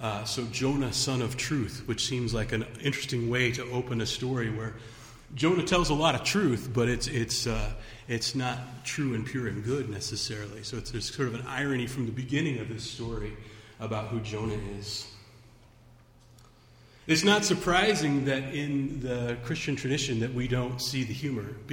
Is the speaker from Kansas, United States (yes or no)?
yes; Kansas, United States; I grew up in Kansas.